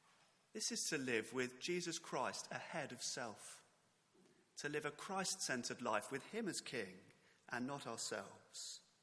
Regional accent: London, United Kingdom; As I mentioned, I grew up in London, so I know very little about farming.

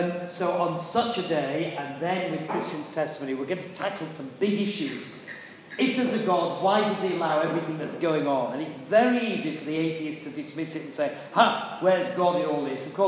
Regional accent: Yorkshire and the Humber, United Kingdom; I'm a Yorkshireman

